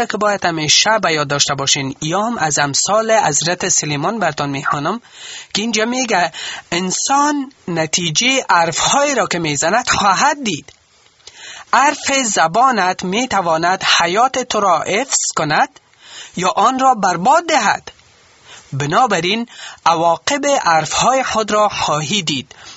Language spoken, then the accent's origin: Persian; Afghanistan; ما افغان هستیم، ما پیروای حضرت عیسی مسیح هستیم